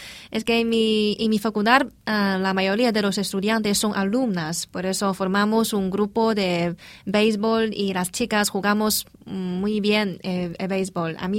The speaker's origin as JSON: {"language": "Spanish", "region": "Shanghai", "country": "China", "tie": "born or raised there", "second_language": "Spanish", "said": "Y sobre mi pueblo natal, Shanghái, creo que Shanghái a China es como Europa y el mundo. Es muy moderno, pero más poblada que aquí."}